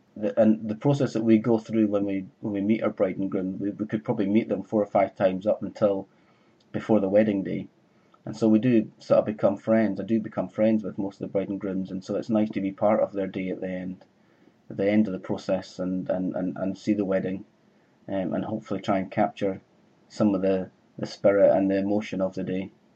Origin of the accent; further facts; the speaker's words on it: Scotland, United Kingdom; moved away as an adult; I am originally from Caithness, that's how I know Louise. I left Caithness about 20 years ago when I was, I think, maybe 18 or 19 or so. I do still have lots of family still back in Caithness.